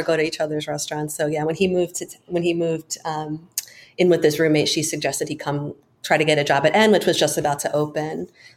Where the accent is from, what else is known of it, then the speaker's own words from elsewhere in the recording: New York, United States; also born or lived in Japan; I grew up on Long Island, and I went to school in the city. I was already living in New York when I went to Japan, and then I moved back to finish college.